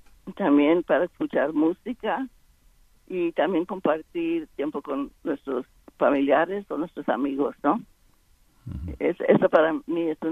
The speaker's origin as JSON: {"language": "Spanish", "town": "Stockton", "region": "California", "country": "United States", "tie": "born or raised there", "said": "fue a mi pueblo de Stockton, donde me crié"}